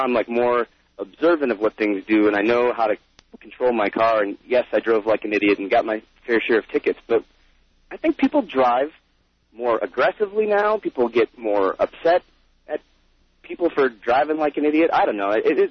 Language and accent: English; Michigan, United States; I come from the Midwest. I come from Michigan, and I have family that, you know, supported Bush